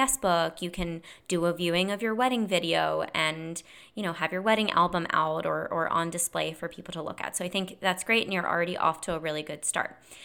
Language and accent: English; United States; now in Germany; I live overseas in Germany, and my wedding is in the States, in Montana. The groom is German and I'm American.